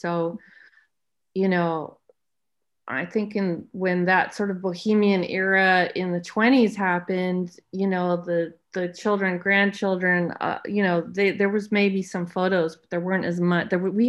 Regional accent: Los Angeles, California, United States; I grew up in Los Angeles

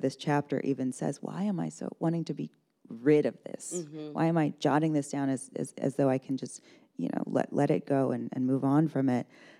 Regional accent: West Coast, United States; My parents were Southerners, but I grew up on the West Coast and have spent most of my adult life on the East Coast.

